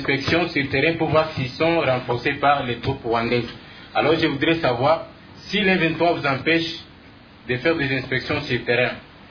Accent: North Kivu, DR Congo; vous avez donné votre rapport sur cette région ici, chez nous, dans le Nord Kivu.

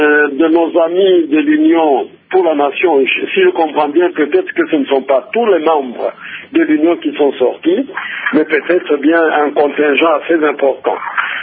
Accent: Goma, North Kivu, DR Congo; ici où je suis à Bukavu, je viens de Goma, j'ai fait Uvira, partout

